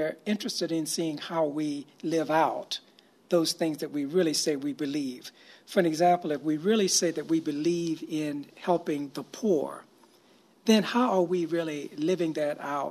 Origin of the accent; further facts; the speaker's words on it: South Carolina, United States; Yes, I grew up in South Carolina